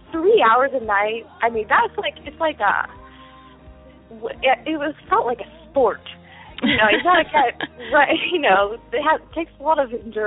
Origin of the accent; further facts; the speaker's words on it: California, United States; Like, I'm from the Bay Area, but I went to college.